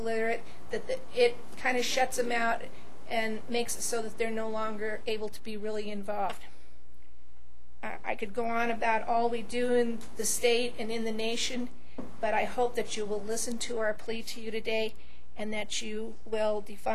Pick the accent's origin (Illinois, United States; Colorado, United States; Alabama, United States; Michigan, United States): Colorado, United States; I'm from La Plata County. I am a member of the Southwest Republican Women.